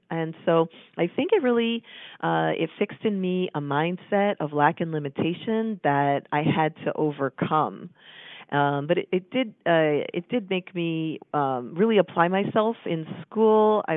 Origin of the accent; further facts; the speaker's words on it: Connecticut, United States; my first job when I grew up in Connecticut was working on a tobacco farm, believe it or not.